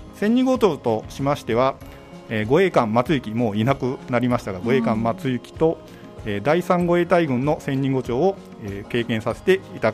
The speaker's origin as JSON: {"language": "Japanese", "town": "Maizuru", "region": "Kyoto", "country": "Japan", "said": "私の出身は京都府舞鶴市です。地元東舞鶴高校を卒業後、平成2年海上自衛隊舞鶴教育隊に入隊しました。"}